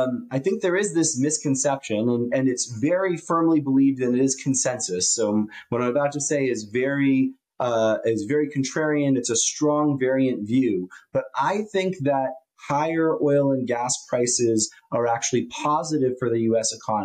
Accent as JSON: {"language": "English", "country": "United States", "said": "And again, I'm an American patriot."}